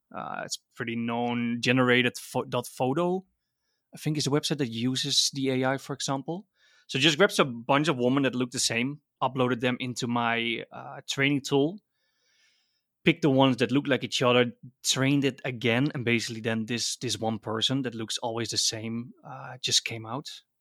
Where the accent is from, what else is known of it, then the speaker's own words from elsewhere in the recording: Netherlands; I'm from Holland.